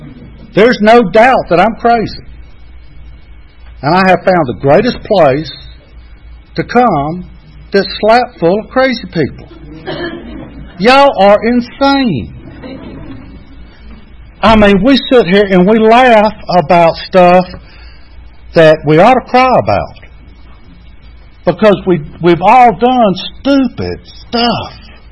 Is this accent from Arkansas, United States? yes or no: no; Dunwoody, Georgia, United States; And I live in Dunwoody. I grew up in Dunwoody.